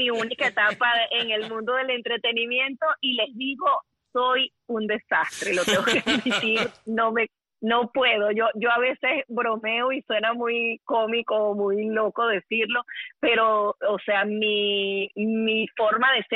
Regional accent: Venezuela; yo soy más venezolana que una arepa

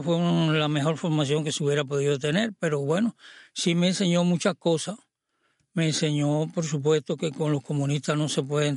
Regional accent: Santiago de Cuba, Cuba; pues yo soy de Santiago

